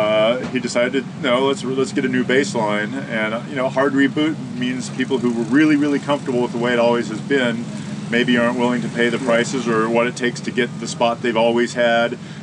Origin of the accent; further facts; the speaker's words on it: Idaho, United States; I'm from Idaho. I'm people phobic.